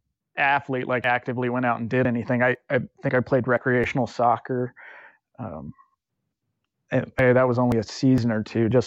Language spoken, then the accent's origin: English; Colorado Springs, Colorado, United States; also born or lived in Altus, Oklahoma; So I was born in Altus, Oklahoma, which is a small Air Force town in Oklahoma, like many places in Oklahoma. Both parents were Air Force when I was born. We moved to Colorado Springs around 2 years old.